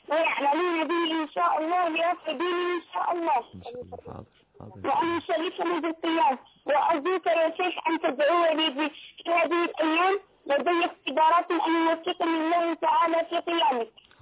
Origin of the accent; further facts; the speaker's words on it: Algeria; أنا طفلة من الجزائر، أبلغ من عام 12.